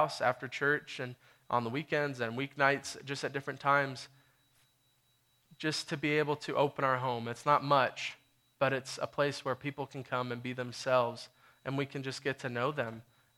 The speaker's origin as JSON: {"language": "English", "country": "United States", "said": "I'm an American, and I'm so cool, and we came out here, and I play music"}